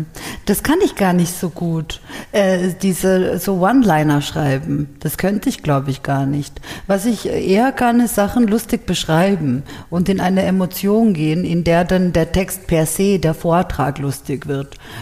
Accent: Poland; Ihr, sag ich zu ihr, aus Polen.

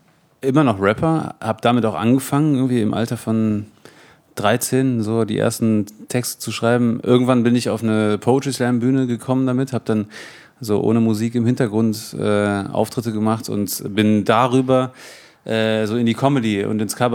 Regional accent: North Rhine-Westphalia, Germany; also born or lived in Cologne; Ich bin hier geboren in Köln.

